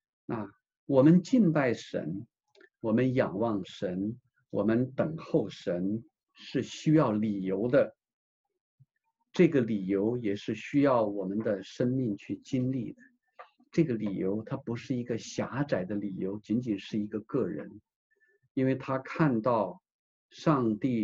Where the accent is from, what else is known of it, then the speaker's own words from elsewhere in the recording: China; 我们是中国人，我们特别的渴望我们的祖国也能够成为